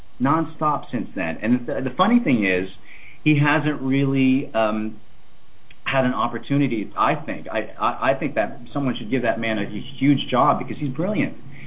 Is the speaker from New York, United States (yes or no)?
no; Cleveland, Ohio, United States; And we found out that we're both from Cleveland.